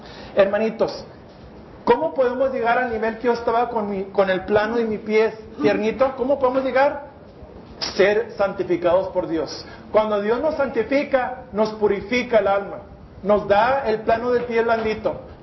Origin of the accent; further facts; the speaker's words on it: United States; Yo fui criado en los Estados Unidos, yo nací, yo soy americano, pero mi papá fue mexicano.